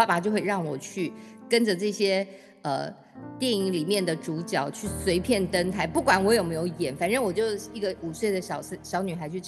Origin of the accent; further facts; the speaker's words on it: Taipei, Taiwan; also born or lived in Taitung; 所以我是在台东出生的。然后一年之后呢，爸爸又带着妈妈回到了台北，因为妈妈不习惯住在台东